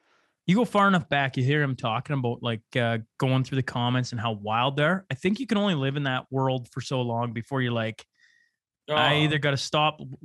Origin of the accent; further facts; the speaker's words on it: Canada; I traveled the world as a Canadian. I was very proud to be Canadian.